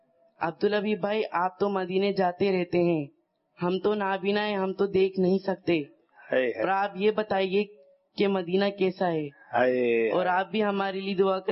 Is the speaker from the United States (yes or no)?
no; Karachi, Sindh, Pakistan; میں باب المدینہ کراچی سے ہوں